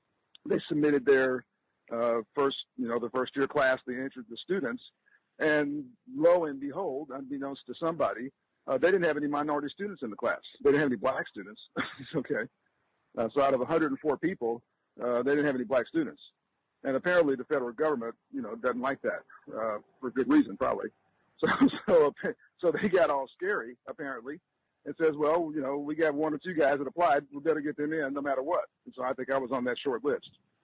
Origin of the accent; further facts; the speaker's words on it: Los Angeles, California, United States; also born or lived in Houston, Texas / Dallas, Texas; I grew up at several places. Started in Houston, Texas. I was born there, stayed there till I was 8 years old. We moved to Dallas, stayed in Dallas for 2 years, then moved to Los Angeles. Stayed in Los Angeles for 5 years.